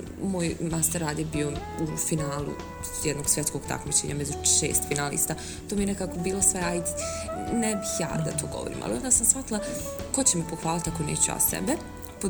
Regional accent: Zenica, Federation of Bosnia and Herzegovina, Bosnia & Herzegovina; now in Augsburg, Germany; dolazim iz Zenice, inženjerka sam robotike koja trenutno živi i radi u Augsburgu u Njemačkoj.

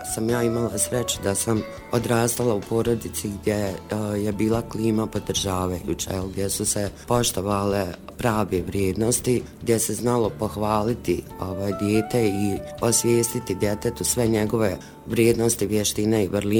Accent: Zenica, Federation of Bosnia and Herzegovina, Bosnia & Herzegovina; Rođena sam u Zenici, završila sam osnovnu i srednju školu u Zenici, medicinski fakultet u Sarajevu, a nakon fakulteta sam radila kao liječnica u općoj praksi Doma zdravlja Zenica i čekala specijalizaciju

